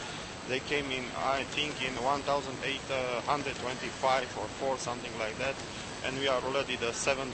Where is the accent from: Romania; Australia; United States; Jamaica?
Romania; Timișoara, Timiș County; We are coming from Timișoara, Romania. We are a small ensemble of Czech.